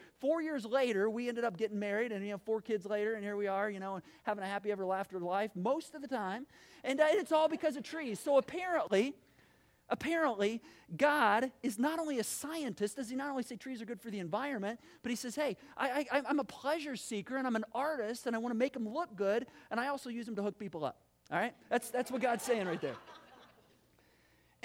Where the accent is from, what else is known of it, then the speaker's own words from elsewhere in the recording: Battle Creek, Michigan, United States; I grew up in Battle Creek, Michigan.